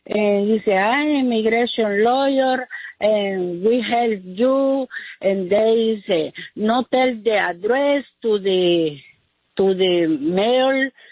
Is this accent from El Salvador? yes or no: yes; El Salvador; moved away as an adult; now in United States; I'm from El Salvador, bro. I come in 45 years ago.